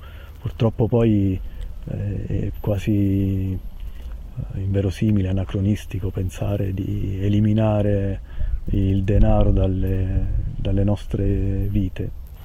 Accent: Cassano Irpino, Campania, Italy; L'azienda si chiama Superterra, ha sede a Cassano Irpino, che è il mio paese.

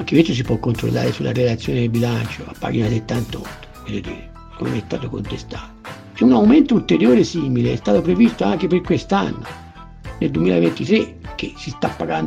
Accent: Prato, Tuscany, Italy; io sono di Prato.

